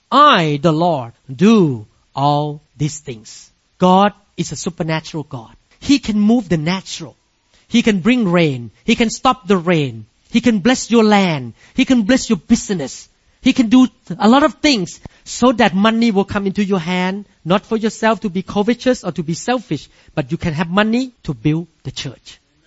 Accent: Thailand; even though I did not have any paperwork to show that I'm a neurosurgeon from Thailand, to accept me to get into the job.

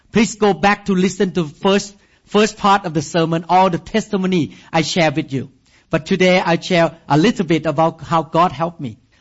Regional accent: Thailand; now in United States; knowing nothing about building the church in America because we came from Thailand.

